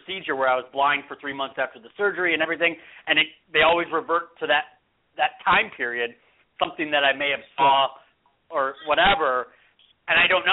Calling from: California, United States; I'm calling from California.

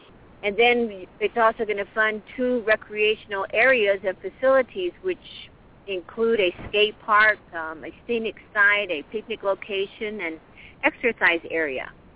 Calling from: Window Rock, Arizona, United States; And I'm calling in from Window Rock, Arizona, which is where the Navajo Nation Council is located

